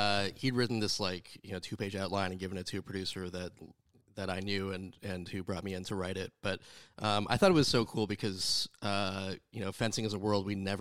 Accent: Canada; now in Australia; because I am Canadian

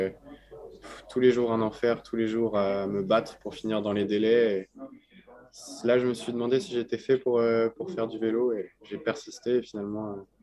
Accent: France; surtout en tant que Français

